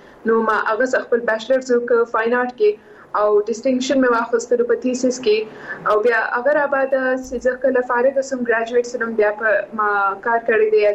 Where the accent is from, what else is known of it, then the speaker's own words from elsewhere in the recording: Quetta, Balochistan, Pakistan; moved away as an adult; also born or lived in Karachi; او زه سیم په کوټی کې پیدا شوی